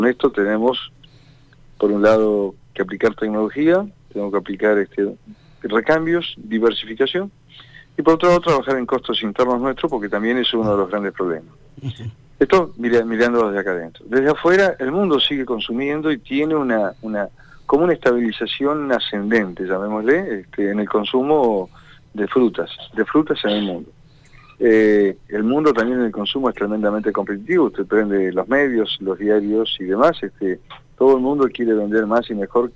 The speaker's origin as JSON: {"language": "Spanish", "country": "Argentina", "said": "yo como argentino me voy a Chile"}